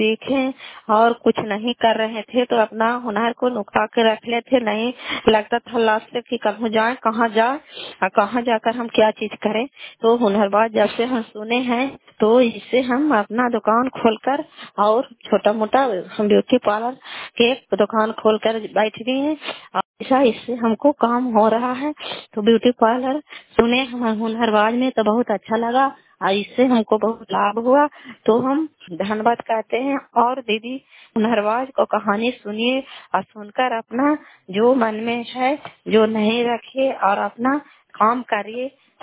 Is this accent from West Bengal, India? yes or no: no; Kalyanpur, Bihar, India; घर कल्याणपुर वाली बेलछी पंचायत प्रखंड चांडी जिला नालंदा का निवासी हूँ।